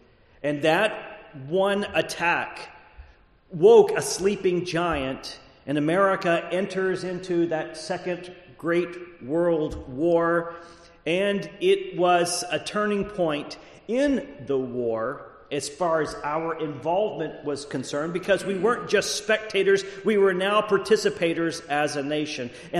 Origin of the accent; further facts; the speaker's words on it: Texas, United States; I grew up in Texas. I learned Texas history.